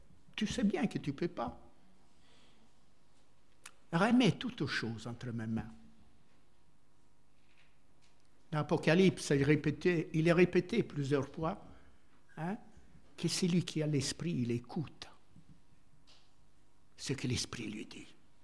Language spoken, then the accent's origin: French; Italy; Moi, je suis italien, Jésus m'a béni. Je ne suis pas juif.